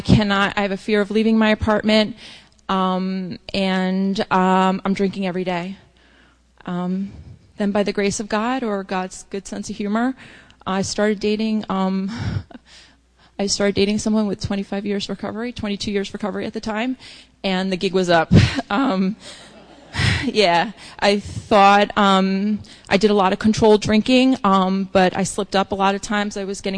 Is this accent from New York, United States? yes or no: yes; New York City, New York, United States; I grew up in New York City.